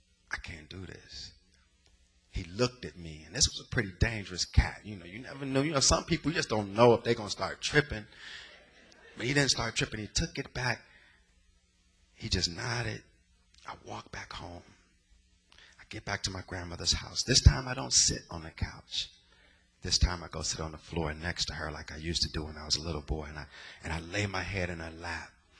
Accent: California, United States; Because, see, I grew up in the Bay. We didn't know nothing about no black schools.

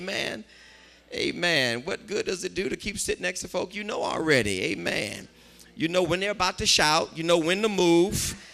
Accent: California, United States; If you are in my home state of California, where the majority is tipping towards my Spanish-speaking brothers and sisters

